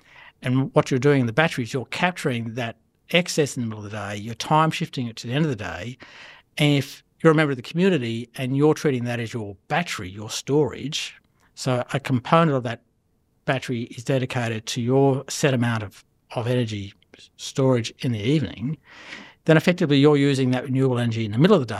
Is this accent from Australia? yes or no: yes; Elphinstone, Victoria, Australia; so I'm from Elphinton in Victoria